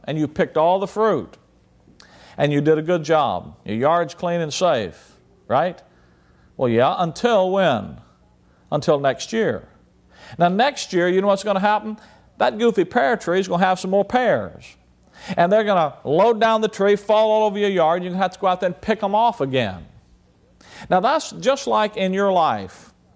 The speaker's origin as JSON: {"language": "English", "region": "Alabama", "country": "United States", "tie": "born or raised there", "moved": "yes", "lives_now": "Chicago area, United States", "said": "I used to live in Alabama, born and raised in Alabama. My family, we lived there for many years before we moved to the Chicago area."}